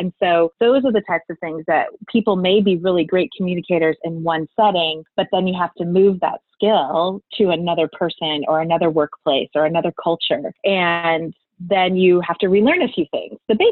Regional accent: Kansas City, United States; now in St. Louis, United States; We grew up together in Kansas City and decided to do some traveling. And we left Kansas City and started a church here in St. Louis and moved here.

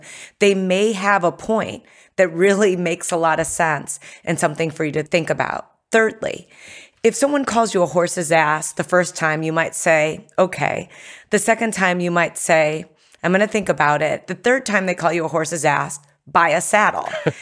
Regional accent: United States; born there; Then I was born in America.

